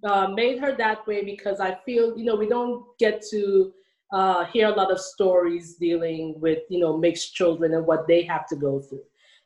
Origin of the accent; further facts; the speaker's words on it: Trinidad & Tobago; I am from the Caribbean, Trinidad and Tobago.